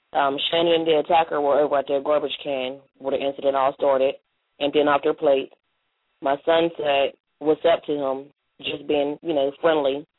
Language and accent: English; Pittsburgh, Pennsylvania, United States; I'm from Pittsburgh, PA, born and raised. I'm 32 years old